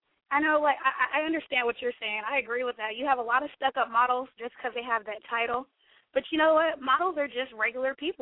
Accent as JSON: {"language": "English", "town": "Hayward", "region": "California", "country": "United States", "said": "Well, I am from Hayward, California"}